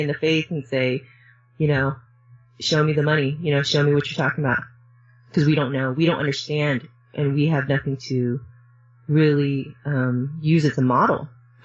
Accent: Seattle, Washington, United States; moved away as an adult; also born or lived in Laos; yes, I grew up in Seattle, Washington. I actually was born in Laos, which is in Southeast Asia. Mm-hmm. Came over to America, was in Seattle, and lived in Seattle for about 20 years.

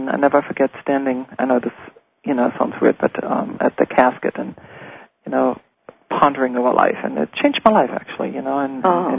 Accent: Munich, Bavaria, Germany; also born or lived in Münster; I grew up actually outside Munich in a little village

